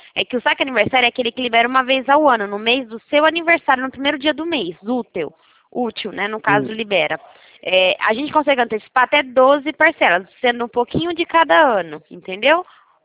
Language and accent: Portuguese; Americana, São Paulo, Brazil; Americana, é a cidade de Americana. Campinas, Americana, Santa Bárbara. Minha cidade fica perto de Campinas.